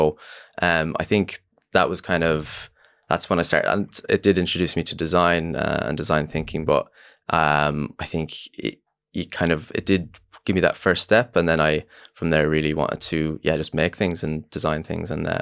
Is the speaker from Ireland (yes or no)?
yes; Ireland; I'm obviously Irish.